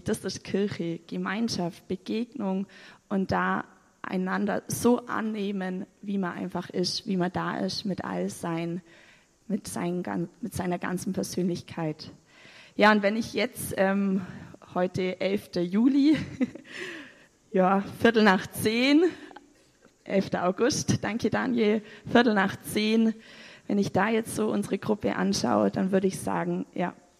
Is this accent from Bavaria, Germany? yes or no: yes; Bavaria, Germany; ich bin 30 Jahre alt, ich komme aus dem Unterallgäu